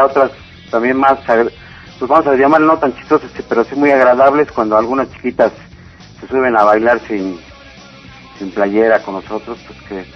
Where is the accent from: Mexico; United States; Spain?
Mexico; la banda y la familia que pues somos mexicanos.